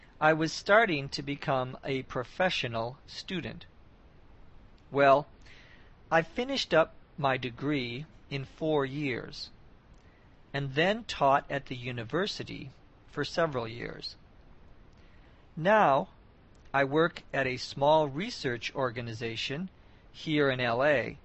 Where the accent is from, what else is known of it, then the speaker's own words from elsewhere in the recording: Minnesota, United States; I said that I was born and raised in Minnesota.